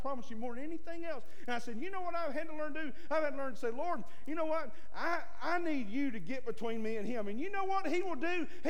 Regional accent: Alabama, United States; He liked me because I was from Alabama.

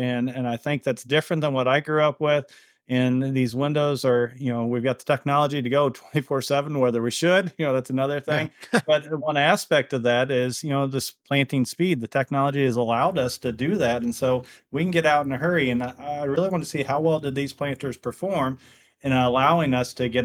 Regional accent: Illinois, United States; Again, growing up in Illinois, you know, it was soybeans were second, corn was first.

